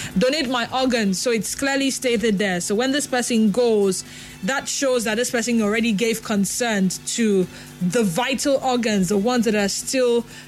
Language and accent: English; Port Harcourt, Rivers, Nigeria; from Port Harcourt.